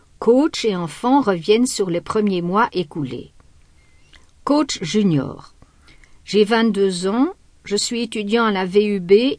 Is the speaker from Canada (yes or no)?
no; Ostend, Flanders, Belgium; now in Brussels, Belgium; J'ai 77 ans, je suis originaire d'Ostende. Je me suis mariée à Bruxelles.